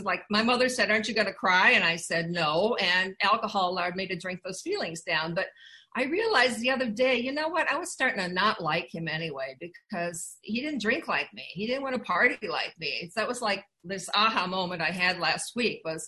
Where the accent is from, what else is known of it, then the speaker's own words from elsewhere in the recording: Iowa, United States; And I grew up in a community. I grew up in Iowa. There was community. My dad was Czech.